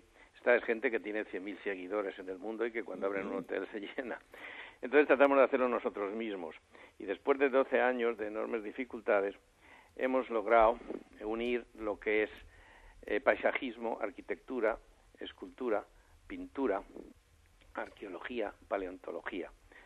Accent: Madrid, Community of Madrid, Spain; now in Mallorca, Spain; Bueno, yo también soy madrileño.

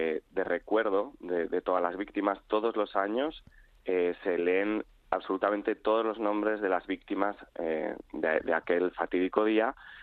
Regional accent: Spain; now in New York, United States; Es curioso porque uno, cuando llega a Nueva York como emigrante, pues como muchos españoles llegamos, ¿no?

